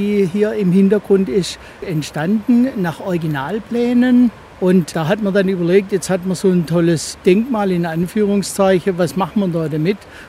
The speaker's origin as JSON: {"language": "German", "town": "Pforzheim", "region": "Baden-Württemberg", "country": "Germany", "tie": "born or raised there", "lives_now": "Altensteig, Germany", "said": "Aber in meiner Kindheit bin ich aufgewachsen in Pforzheim und das ist eine große Flößerstadt."}